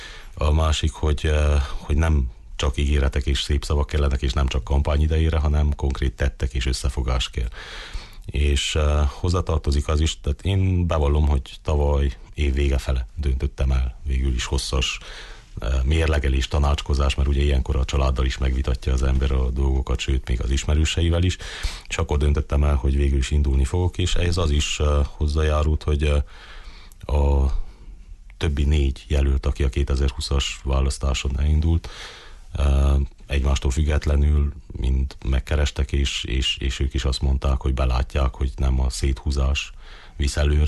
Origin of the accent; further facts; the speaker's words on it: Baraolt, Covasna, Romania; én baróti születésű vagyok, ott lakok, ott tanultam, ott dolgozom, ott próbálok a közösség javára lenni, és családos ember vagyok, két kisgyerekem